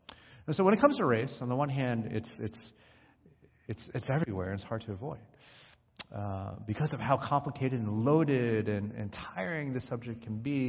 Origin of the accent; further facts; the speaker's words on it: New Jersey, United States; If you didn't know already, I grew up in New Jersey, and the town that I grew up in wasn't particularly diverse.